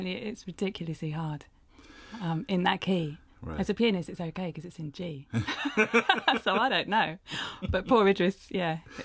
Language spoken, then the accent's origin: English; Chichester, South East England, United Kingdom; we were born and brought up in Chichester in West Sussex.